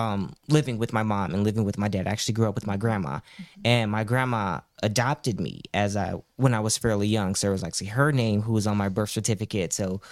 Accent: Chicago, Illinois, United States; Okay, so I'm from Chicago. I pretty much lived throughout the city throughout my life. Grew up as a child more on the west side.

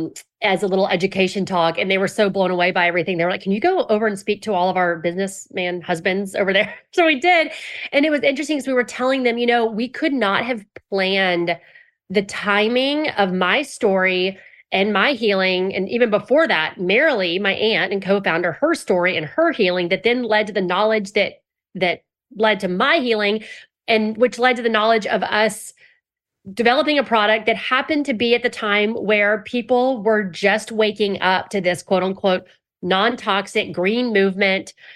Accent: Houston, Texas, United States; I mean, I grew up here in Houston, Texas, where I am now.

